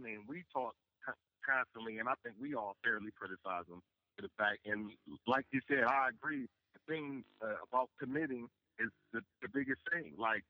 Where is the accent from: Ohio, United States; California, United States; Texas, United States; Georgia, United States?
Ohio, United States; Cleveland; I'm born and raised in Cleveland. I love my city, but it's not a destination.